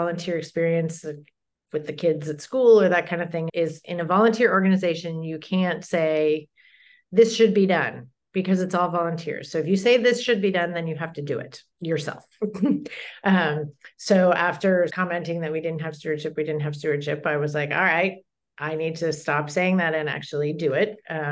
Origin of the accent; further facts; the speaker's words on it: Colorado, United States; Growing up in Colorado, you have lots of mountainsides covered with aspen trees.